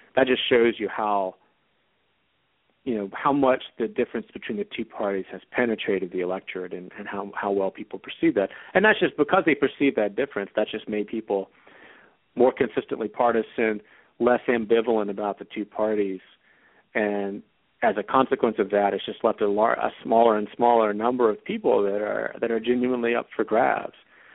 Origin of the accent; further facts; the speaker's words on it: North Carolina, United States; this is a program located in the South, and I'm from North Carolina, so I know this area too.